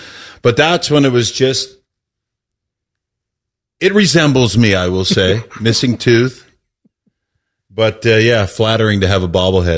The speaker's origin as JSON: {"language": "English", "town": "Johnstown", "country": "United States", "said": "I mean, I came from Johnstown, so did you"}